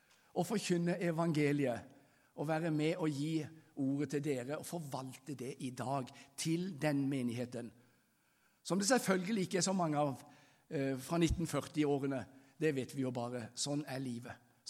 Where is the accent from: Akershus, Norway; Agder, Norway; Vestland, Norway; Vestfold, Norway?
Agder, Norway; Kristiansand; also born or lived in Arendal; Men når jeg var 2 år, så flyttet de til Kristiansand, og jeg flyttet selvfølgelig med der. Og jeg sier at jeg er Kristiansand, men hvis det er folk spør hvor er du født, så er jeg jo født i Arendal.